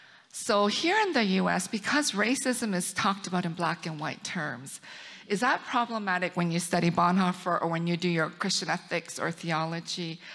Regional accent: Canada; moved away as an adult; also born or lived in South Korea; now in United States; I was born in Korea, I grew up in Canada, and then I moved to the U.S. about 15 or 20 years ago.

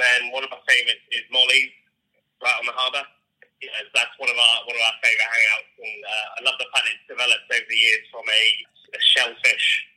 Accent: Paignton, South West England, United Kingdom; So I'm from Paignton. I grew up on the harbour. So it's right in that section of the harbour. I went to Curtis Street Primary School.

